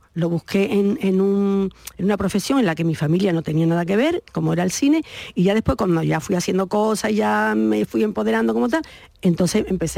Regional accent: Seville, Andalusia, Spain; born or raised there

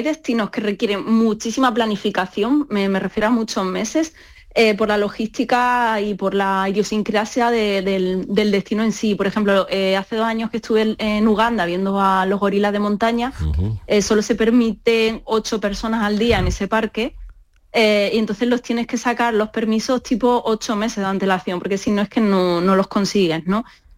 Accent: Motril, Andalusia, Spain; Pues aunque siempre me dicen en Motril, mi pueblo, madre mía, es que ya te conoces todo el mundo.

